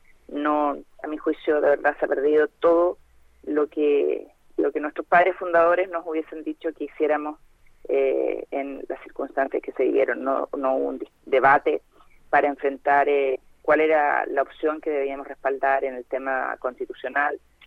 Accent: Concepción, Biobío, Chile; ustedes saben que Concepción es mi ciudad natal.

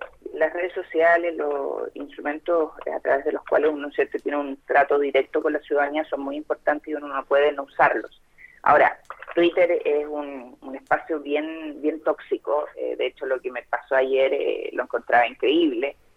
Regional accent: Concepción, Biobío, Chile; ustedes saben que Concepción es mi ciudad natal.

